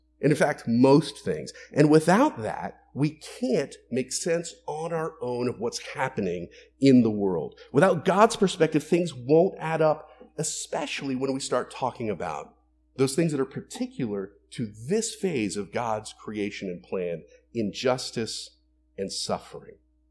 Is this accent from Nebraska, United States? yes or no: no; Florida, United States; Okay, so I grew up in Florida, but I wasn't in a church when I was in Florida.